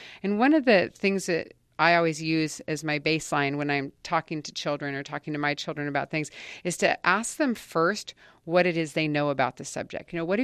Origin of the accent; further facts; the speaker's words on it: New Jersey, United States; just really changed my whole experience of growing up on the East Coast and my hometown at the Jersey Shore.